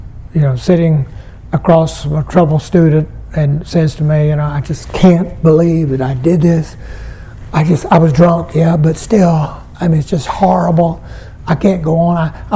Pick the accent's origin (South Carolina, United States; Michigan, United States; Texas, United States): South Carolina, United States; this is when I give thanks to God that I'm from South Carolina and not from someplace like Minnesota. Because South Carolinians know we're wrong, okay?